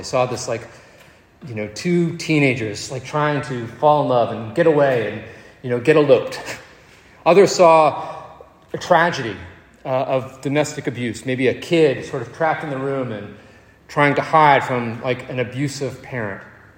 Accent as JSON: {"language": "English", "region": "Virginia", "country": "United States", "tie": "born or raised there", "said": "I grew up in Virginia. My mom and dad moved to Virginia when I was a kid."}